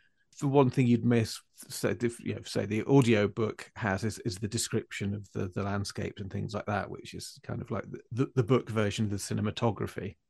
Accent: East Midlands, United Kingdom; But I grew up in Lincolnshire, so it's very much based on that kind of flat, wild, rural Lincolnshire countryside with the little island villages.

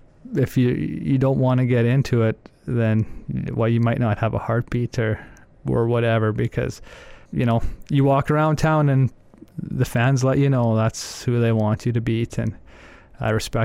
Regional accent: Calgary, Alberta, Canada; getting my mom and my dad and my family to be able to watch me play for my hometown team in Calgary, which is down the road

